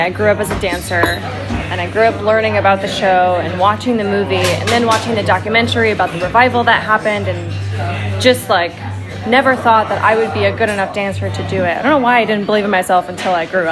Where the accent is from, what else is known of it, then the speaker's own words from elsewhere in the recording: St. Louis, Missouri, United States; I'm from St. Louis.